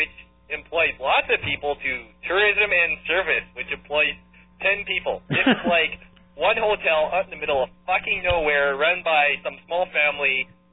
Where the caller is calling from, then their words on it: Bloomington, Minnesota, United States; Bloomington, Minnesota.